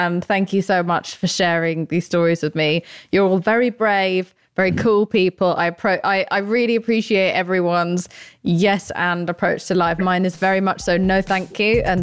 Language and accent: English; England, United Kingdom; As an English person